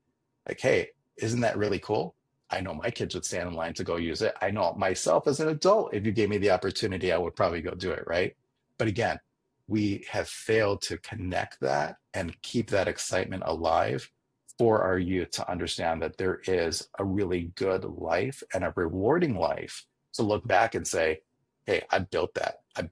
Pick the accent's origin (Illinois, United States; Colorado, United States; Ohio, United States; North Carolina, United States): Illinois, United States; Chicago; and I went to a private school in high school, and actually was born and raised in Chicago. I actually went to St. Patrick's High School, you know, and I'm 46 years old